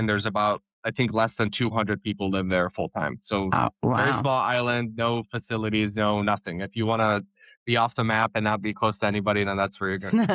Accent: Hungary; moved away; It was a beautiful upbringing. My parents built a house there. And I think it was a really tough decision to leave Hungary

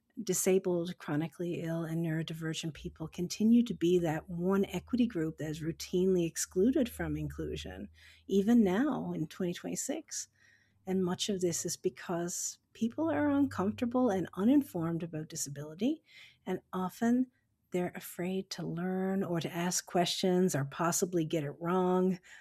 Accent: Newfoundland and Labrador, Canada; now in Nova Scotia, Canada; a Newfoundlander and Labradorian who's now living in Nova Scotia.

